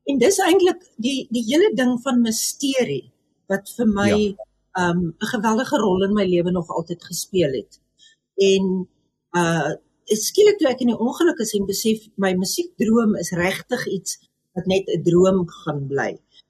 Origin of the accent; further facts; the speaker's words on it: Welkom, Free State, South Africa; now in Groot Brakrivier, South Africa; Ek is 'n Vrystater. Ek hou van die plat wêreld. Dit is my verskriklik mooi. Alhoewel ek nie nou daar bly nie. Ek bly op Groot Brak rivier in die Suid-Kaap, Tuinroete. Ja. So in die Vrystaat gebore, Welkom, en van daar af universiteit toe gegaan